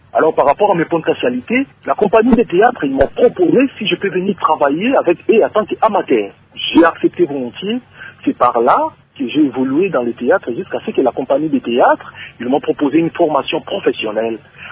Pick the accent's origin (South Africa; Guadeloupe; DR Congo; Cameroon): DR Congo; now in France; il connaît comment l'enseignement est chez nous au Congo.